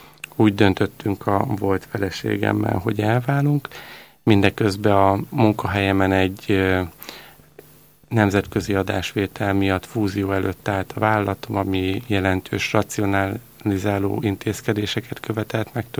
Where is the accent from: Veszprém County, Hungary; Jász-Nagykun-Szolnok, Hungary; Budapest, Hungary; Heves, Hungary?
Heves, Hungary; Eger; Középiskolát Egerben jártam, én ott is születtem, ezt követően főiskolára Győrbe jártam